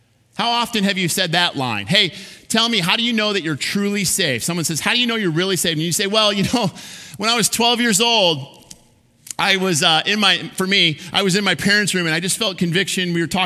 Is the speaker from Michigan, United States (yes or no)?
yes; Michigan, United States; Most of you know that I was born and raised in Michigan, so no booing.